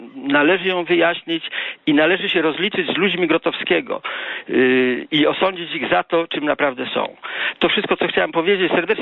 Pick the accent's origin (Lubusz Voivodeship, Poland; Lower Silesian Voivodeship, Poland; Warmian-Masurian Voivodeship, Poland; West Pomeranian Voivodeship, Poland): Lower Silesian Voivodeship, Poland; Wrocław; ja pochodzę z Wrocławia